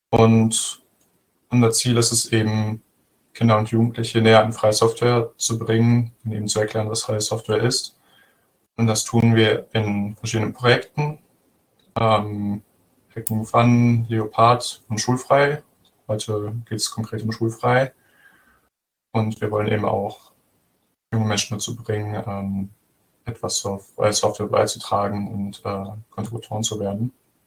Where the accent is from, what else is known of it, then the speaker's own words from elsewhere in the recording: Germany; ich bin 17 Jahre alt und ich komme aus Deutschland